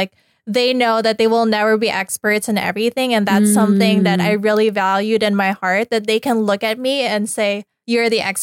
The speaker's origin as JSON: {"language": "English", "country": "Philippines", "lives_now": "United States", "said": "I would always bring up in the strategy the part where I came from the Philippines."}